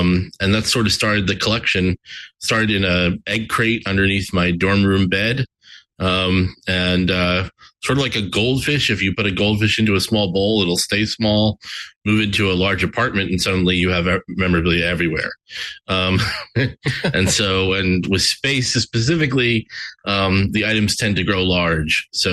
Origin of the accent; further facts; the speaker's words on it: New Jersey, United States; I grew up in New Jersey, had a strong interest in space when I was a kid, but there's not a lot of space in New Jersey, or at least there wasn't back in the 80s.